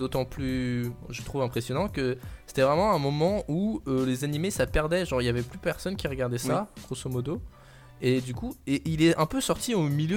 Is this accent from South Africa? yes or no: no; France; c'est parce qu'on est français et qu'on comprend.